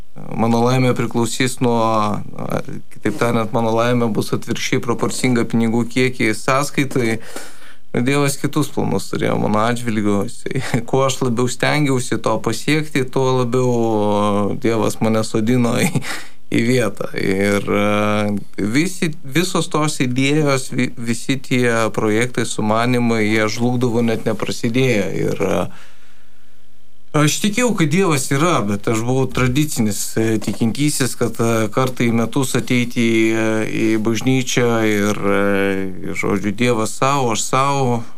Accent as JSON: {"language": "Lithuanian", "town": "Kaunas", "region": "Kaunas County", "country": "Lithuania", "said": "31 metai, esu kaunietis, vedęs."}